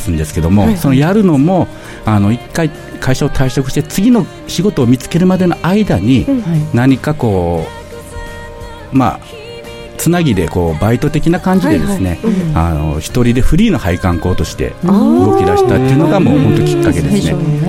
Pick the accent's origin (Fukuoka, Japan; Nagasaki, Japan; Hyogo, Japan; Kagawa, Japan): Nagasaki, Japan; Omura; also born or lived in Osaka; で、小学校上がる前に長崎の大村市に来て、